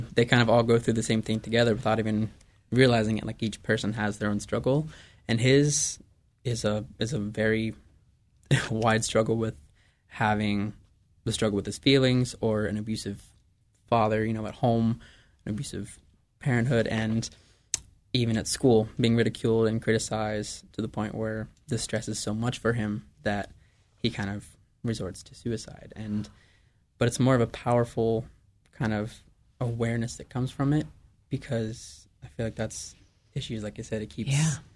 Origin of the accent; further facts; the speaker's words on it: Indiana, United States; Actually, I'm from Indiana.